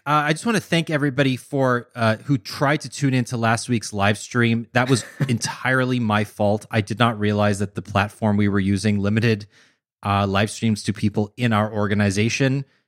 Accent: Canada; I'm Canadian, so I forget sometimes.

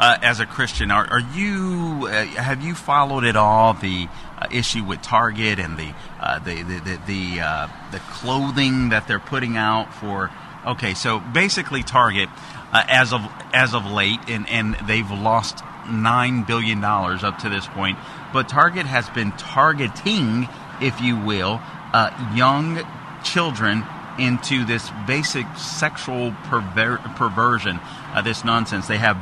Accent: Los Angeles, California, United States; now in Florida, United States; so I originally came from Los Angeles. I was born and raised in Los Angeles. I moved to Florida a long time ago now.

